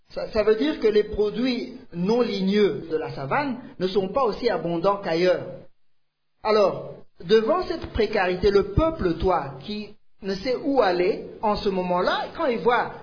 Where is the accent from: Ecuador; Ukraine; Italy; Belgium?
Ecuador; je viens de l'Équateur. À l'Équateur, il y a encore beaucoup de petits animaux sauvages.